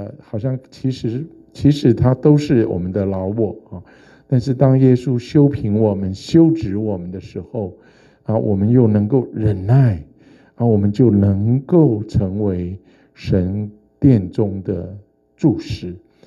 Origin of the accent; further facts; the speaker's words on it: Hunan, China; 我们是湖南人，是雷子、骡子，脾气不好。